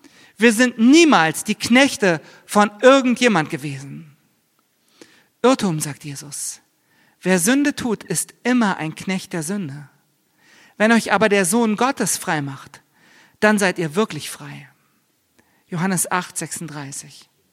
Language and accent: German; Berlin, Germany; born there; Mir passiert das dauernd als geborener Berliner.